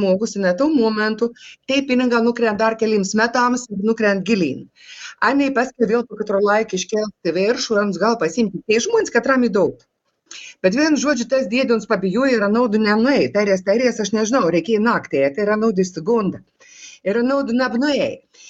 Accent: Videikiai, Klaipėda County, Lithuania; Aš noriu kelias sakinės pagerbti savo gimtą kaimą. Aš esu iš Videik. O Videikė ir, nu, koks 10 km nuplungis, jeigu važiausi link Skaudą.

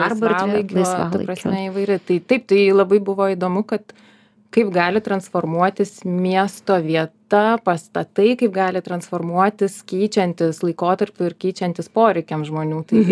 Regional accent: Joniškis, Šiauliai County, Lithuania; Aš esu iš Joniškio rajono.

